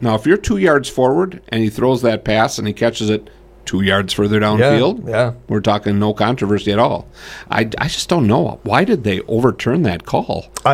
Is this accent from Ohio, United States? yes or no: yes; Brilliant, Ohio, United States; where I grew up in the Brilliant area. You know, Brilliant and Reedsville are 5 miles apart.